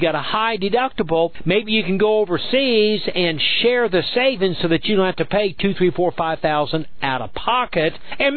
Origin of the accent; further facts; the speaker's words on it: Oklahoma, United States; I made it because I'm slow and I'm from Oklahoma and I'm barefoot and I barely read